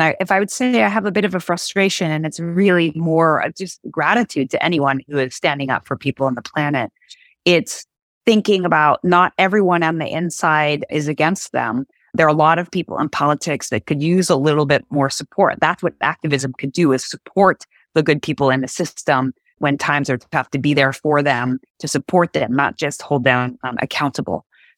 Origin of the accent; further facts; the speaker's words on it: Pacific Northwest, United States; I grew up in the Pacific Northwest. For those of you who know it, it is gorgeous.